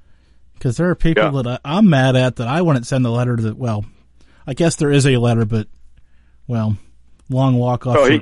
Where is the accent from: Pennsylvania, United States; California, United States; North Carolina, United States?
Pennsylvania, United States; well, we're both from Western Pennsylvania.